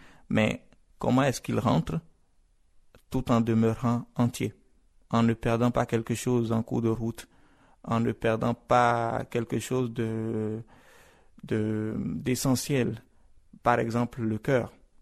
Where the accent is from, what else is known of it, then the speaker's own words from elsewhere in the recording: Benin; Alors oui, je suis béninois. Mais je suis africain et je suis humain du 21e siècle.